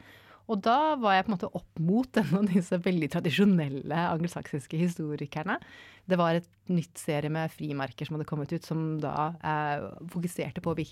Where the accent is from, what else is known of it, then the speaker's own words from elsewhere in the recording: Oslo, Norway; moved away as an adult; now in England; Nå har jeg faktisk bodd i England mer enn halve livet. Jeg vokste opp i Oslo i Norge og flyttet til England som 18-åring